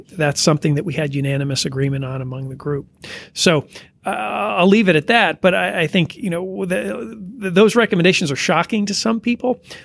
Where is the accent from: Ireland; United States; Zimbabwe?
United States; Connecticut; So I grew up in Connecticut, and first exposure to firearms was in Boy Scout camp when I was about 12 years old